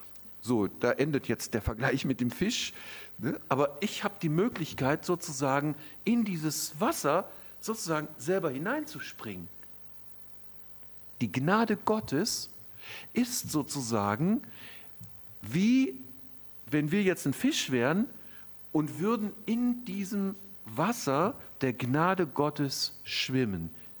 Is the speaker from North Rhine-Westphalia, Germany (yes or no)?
yes; North Rhine-Westphalia, Germany; da merkt man, ich komme aus Nordrhein-Westfalen